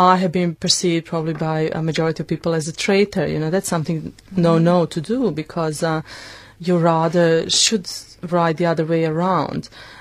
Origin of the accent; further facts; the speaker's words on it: Bosnia & Herzegovina; English is a second language; Or when people learn that you are from Bosnia, because we have this special identity of war victim or survivor of something, and I write about that as well.